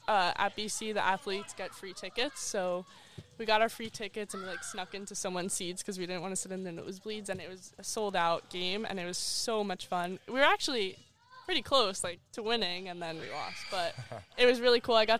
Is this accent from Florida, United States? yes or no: no; Farmingdale, New York, United States; so I'm from Farmingdale, so our rivals are Massapequa.